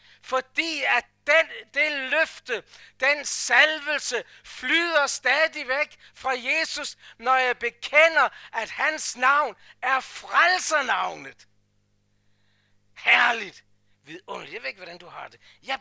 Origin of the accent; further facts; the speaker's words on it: Copenhagen, Capital Region, Denmark; Der hvor jeg voksede op i den kirke, jeg voksede op i København